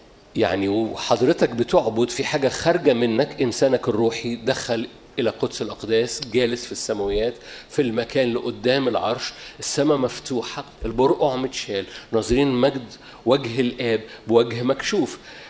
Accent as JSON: {"language": "Arabic", "town": "Cairo", "region": "Cairo Governorate", "country": "Egypt", "said": "وماشي بيه بقاله 20 سنه عندنا في القاهره"}